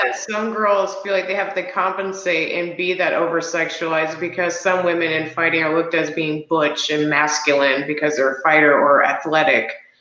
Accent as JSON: {"language": "English", "region": "Midwest", "country": "United States", "said": "Because I always thought I sounded nasally, but I never thought it was because I'm from the Midwest."}